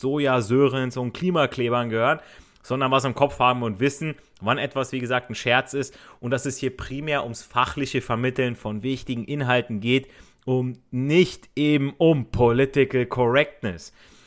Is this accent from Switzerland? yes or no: no; Italy; so ich als Italiener